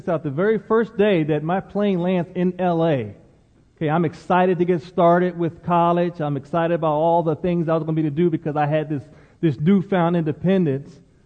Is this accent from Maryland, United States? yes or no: yes; Maryland, United States; I grew up in Maryland, and I got a scholarship to play football at UCLA.